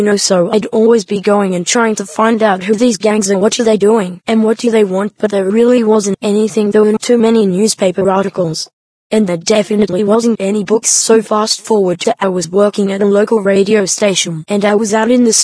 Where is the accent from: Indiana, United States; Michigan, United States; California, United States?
California, United States; Los Angeles; I grew up in Los Angeles I've always known about sheriff's gangs growing up